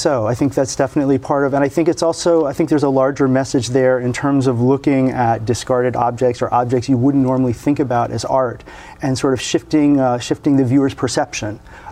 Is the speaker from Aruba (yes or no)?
yes; Aruba; also born or lived in Miami / New Jersey; Well, I grew up in Aruba and then lived in Miami and New Jersey.